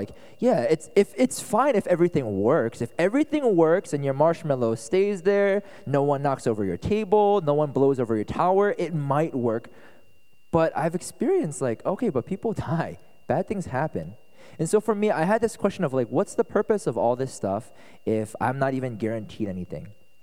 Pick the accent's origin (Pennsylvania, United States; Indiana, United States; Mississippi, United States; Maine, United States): Pennsylvania, United States; Philadelphia; born there; I was born in Philadelphia, like I shared earlier. My parents, they immigrated from Korea.